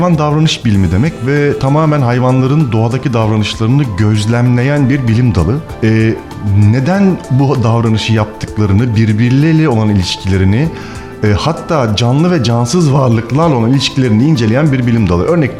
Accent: Ankara, Turkey; born there; Ben Ankara doğumluyum.

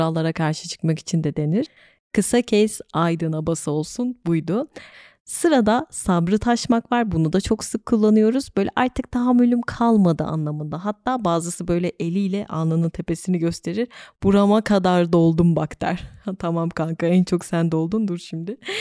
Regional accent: İzmir, Turkey; bir İzmirli olarak bunu yanlış söylediğim için bu arada bir miktar utanıyor olabilirim.

